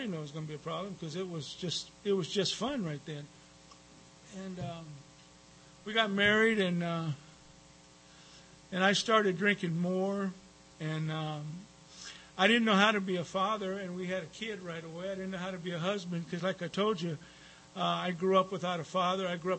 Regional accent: Compton, California, United States; And I grew up in Compton

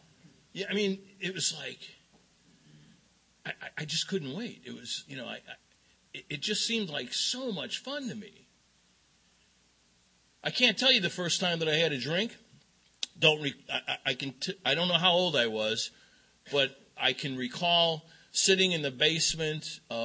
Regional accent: Chicago, Illinois, United States; I grew up in Chicago, and unlike the first speaker, I'm an Irish Catholic from Chicago, and my family loved to drink.

